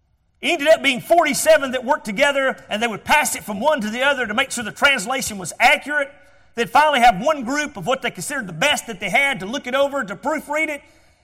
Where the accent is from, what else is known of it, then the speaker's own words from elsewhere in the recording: Georgia, United States; born there; Now, if you can't tell, I was born in Georgia. Us folks down in Georgia, we talk a little different.